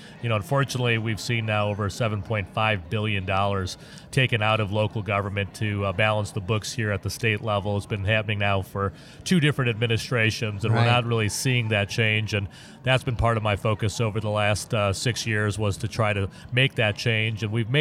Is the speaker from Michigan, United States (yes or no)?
yes; Livonia, Michigan, United States; I'm actually from Livonia, Michigan, originally.